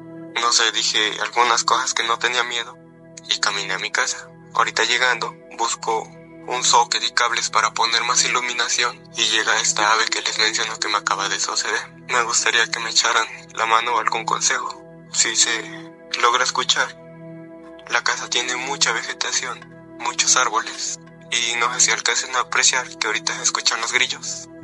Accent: Tlayacapan, Morelos, Mexico; de Tlayacapan, Morelos.

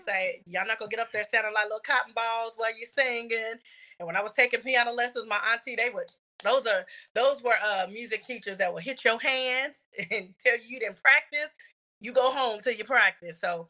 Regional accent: Midwest City, Oklahoma, United States; I'm from Oklahoma City. Grew up in Midwest City, Oklahoma.

